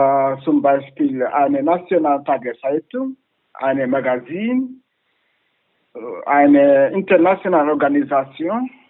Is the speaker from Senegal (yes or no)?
yes; Senegal; German is a second language; moved away as an adult; now in Isny, Germany; 45 Jahre alt bin ich. Ich komme aus dem Senegal in Westafrika. Aber seit 10 Jahren lebe ich mit meiner Familie in Allgäu, in Isigny im Allgäu.